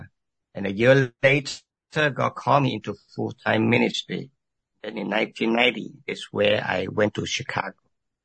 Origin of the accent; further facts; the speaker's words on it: Malaysia; now in New York City, United States; I like people to just call me … easier. I'm from Malaysia, and right now my wife and I are in New York City.